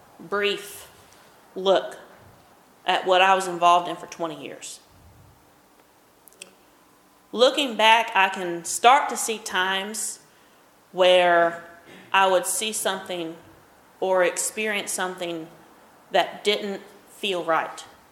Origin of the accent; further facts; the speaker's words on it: Oklahoma, United States; I don't speak very good English, okay? I'm from Oklahoma. Give me a break.